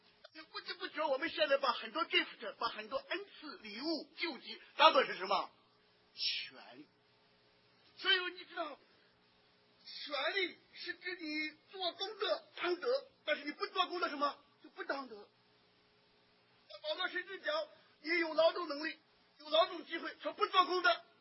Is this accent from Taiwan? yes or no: no; China